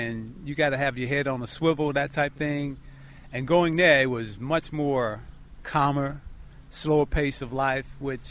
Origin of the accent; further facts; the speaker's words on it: Chicago, Illinois, United States; Being an inner-city kid, growing up in Chicago, going to Iowa City, which is a rural farming community, basically.